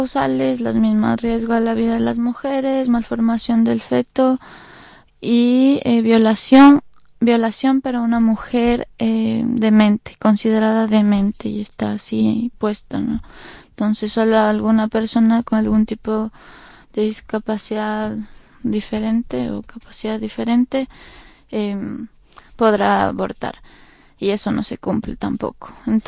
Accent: Ecuador; de Ecuador

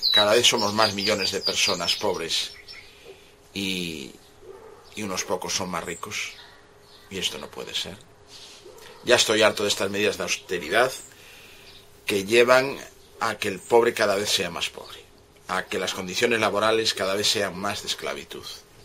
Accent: Galicia, Spain; yo soy un gallego. Vivo en un país pequeñito de la zona de España. Primero soy gallego, después soy español.

